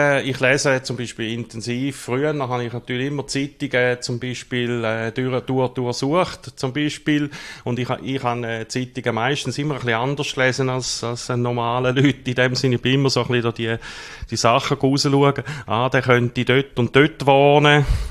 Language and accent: German; St. Gallen, Switzerland; now in Rotkreuz, Switzerland; bin ursprünglich, man hört es vielleicht noch ein bisschen, aus der Ostschweiz, aufgewachsen in der Nähe von Gossau und wohne jetzt aber seit Ende 1988 in Rotkreuz